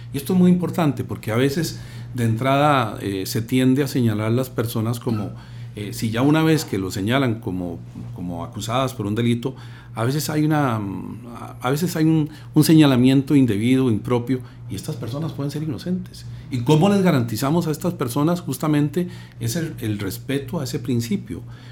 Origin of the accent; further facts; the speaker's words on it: Costa Rica; A nosotros como costarricenses también nos preocupa la Comisión de Hechos Delictivos y la situación país en que nos encontramos.